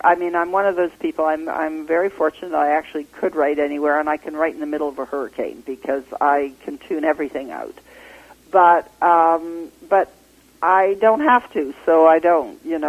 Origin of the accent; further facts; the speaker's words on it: Canada; I'm also, as a Canadian, maybe a little more level-headed than some of my U.S. counterparts